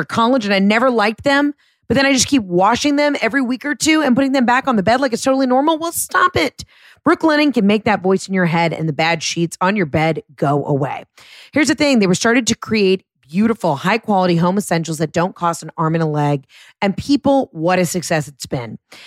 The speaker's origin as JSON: {"language": "English", "region": "the South", "country": "United States", "said": "I'm from the South. I'm writing a show about the South"}